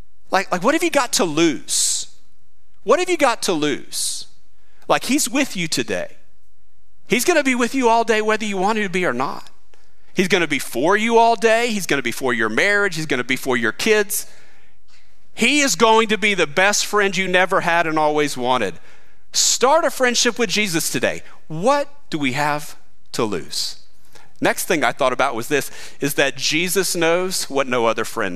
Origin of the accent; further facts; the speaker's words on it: Orlando, Florida, United States; also born or lived in Winter Park; We had been living in Orlando, Florida. I was born in Winter Park